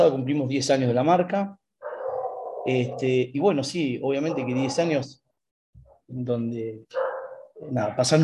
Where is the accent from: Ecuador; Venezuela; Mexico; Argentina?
Argentina; La Plata, Buenos Aires Province; also born or lived in Bariloche; Yo soy de La Plata, pero me fui a Bariloche a hacer una temporada por 3 meses. Me gustó tanto, me quedé 5 años.